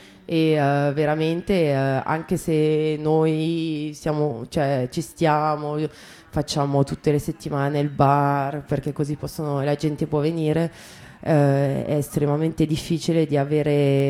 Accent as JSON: {"language": "Italian", "region": "Berlin", "country": "Germany", "said": "Io vengo da Berlino"}